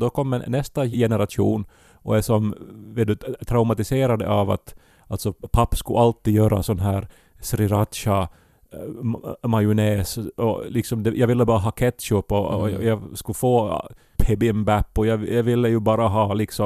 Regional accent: Esse, Ostrobothnia, Finland; när jag var hemma i Esse en gång

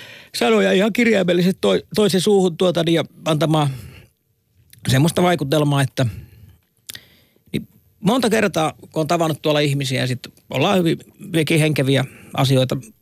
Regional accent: Lapland, Finland; Ja lapsena Lapissa oli yksi naapurin paras kaveri siihen aikaan.

